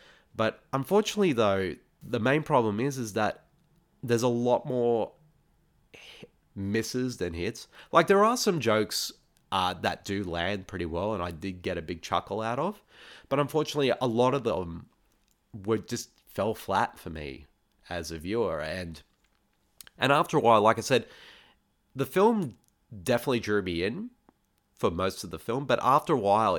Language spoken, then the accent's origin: English; Australia; what are one of the best qualities that I would say about my home country of Australia is definitely our sense of humour.